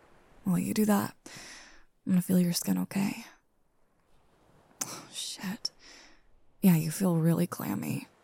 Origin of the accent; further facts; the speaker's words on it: the South, United States; I'm from the South, so it's hot as hell every summer and thereon.